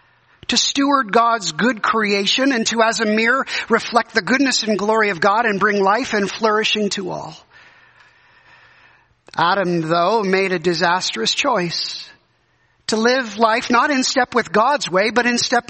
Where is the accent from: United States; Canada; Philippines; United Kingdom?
Canada; I remember as a Canadian